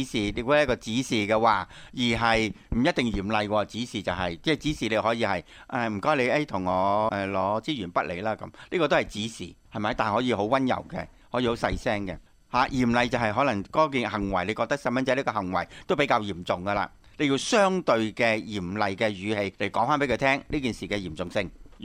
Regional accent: China; 咁我哋中国人可唔可以咁样讲咧？我自己都唔赞成嘅。

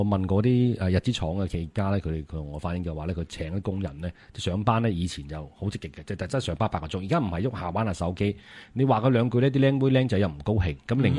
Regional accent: Guangdong, China

